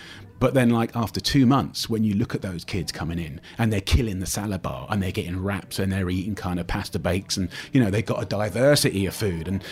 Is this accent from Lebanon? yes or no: no; United Kingdom; And it wasn't just about me being British. It was about me being from the outside.